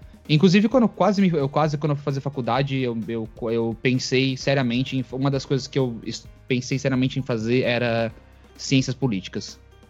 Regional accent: Mairiporã, São Paulo, Brazil; nasci, mesma situação do Glauco, nasci em São Paulo, mas foi exatamente a mesma situação. Minha mãe só foi para São Paulo porque não tinha hospital na minha cidade, onde eu cresci, em Mairiporã

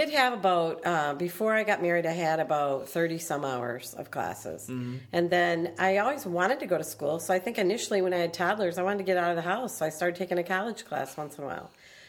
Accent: Michigan, United States; I'm from Michigan, and I am the youngest of four kids. And grew up in a household where my parents were not college educated.

